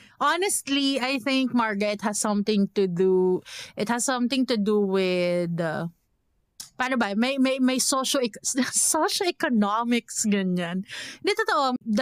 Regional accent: Manila, Metro Manila, Philippines; Of course, we grew up in Manila. And I grew up in that kind of concept.

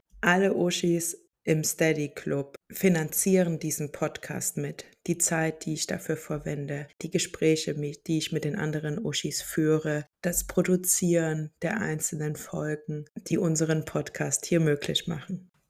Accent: East Germany, Germany; Da sind bei mir erstmal so auch als Ossi-Kind so 100 Fragezeichen ploppen auf.

